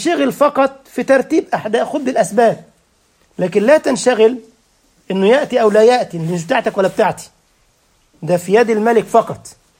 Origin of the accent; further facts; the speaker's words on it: Egypt; ده بيقولوا عندنا في مصر القطار اخر صياد اسمها السبنسه، دايما في ذيل القائمه